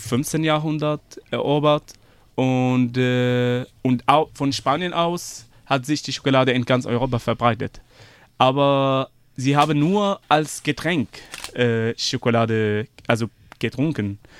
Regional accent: Syria; also ich komme aus Syrien

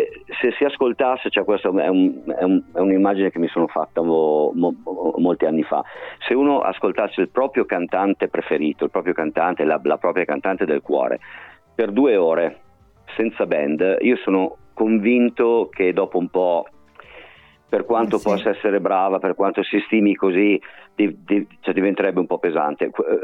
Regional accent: Lombardy, Italy; Io sono dalla provincia di Pavia.

